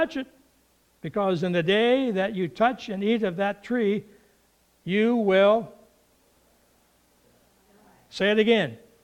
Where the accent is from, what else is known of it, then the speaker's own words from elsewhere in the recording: Toppenish, Washington, United States; Now, as we were growing up in Toppenish, out there on the McDonald Road, there was a gravel pit right across the road.